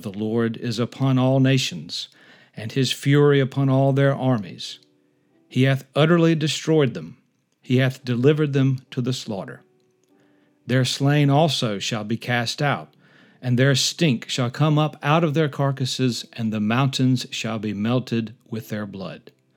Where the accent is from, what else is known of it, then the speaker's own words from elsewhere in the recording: Grand Bay, Alabama, United States; I grew up down on the Gulf Coast near Mobile, Grand Bay, Alabama.